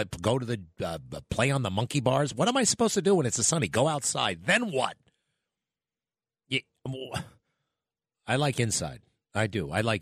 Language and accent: English; Long Island, New York, United States; I grew up on Long Island. I thought everything was the city.